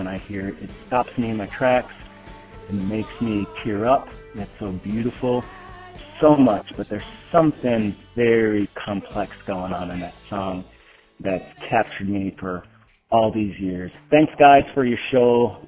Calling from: Durango, Colorado, United States; I'm calling from Durango, Colorado.

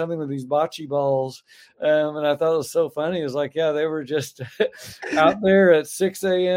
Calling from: Bend, Oregon, United States; Bend, Oregon, and doing great today and super excited to be here.

